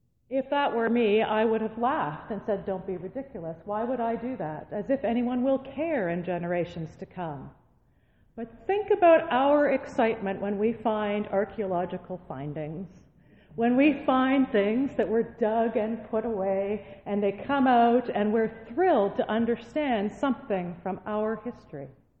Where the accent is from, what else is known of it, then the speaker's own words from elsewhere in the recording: Shawville, Quebec, Canada; I went back to my hometown of Shawville